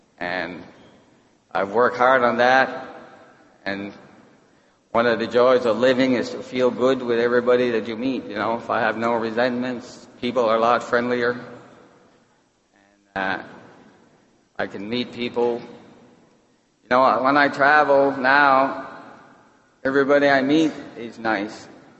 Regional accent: Canada; now in Pennsylvania, United States; I'm from Canada, in Pennsylvania.

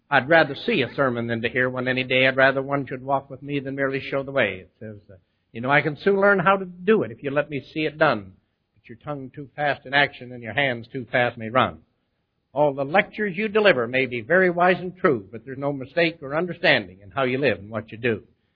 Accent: Vancouver, British Columbia, Canada; I said, I'm from Vancouver, British Columbia.

